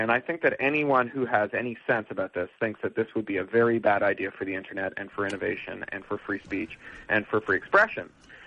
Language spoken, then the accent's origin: English; Toronto, Ontario, Canada; very famous Canadian band from my hometown of Toronto